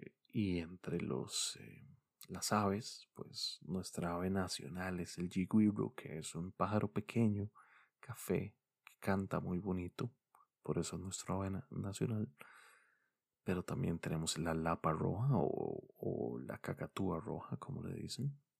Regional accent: Costa Rica; esto no es un anuncio para Costa Rica, pero ya que les estoy hablando de quién soy y qué es mi país

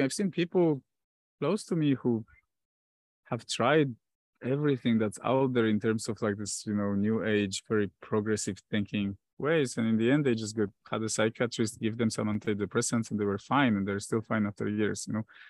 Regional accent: Poland; English is a second language; Like, I come from Poland and I feel like culturally self-love is just something that's seen as narcissistic and wrong.

